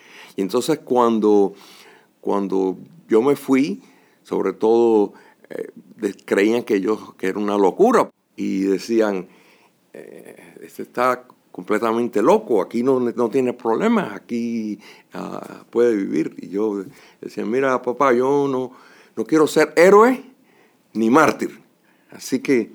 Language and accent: Spanish; Havana, Cuba; porque yo nací, crecí en La Habana y yo tengo mi recuerdo de La Habana, de una ciudad limpia y bonita, con buenos edificios.